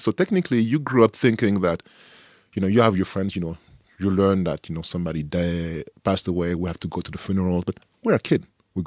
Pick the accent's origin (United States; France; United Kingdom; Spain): France; accent: French; English is a second language; also born or lived in Cameroon; And sorry for my accent as well. You know, I grew up in France, so you can listen to the French flavor accent. My life, I would say I was born in Cameroon, Yaoundé.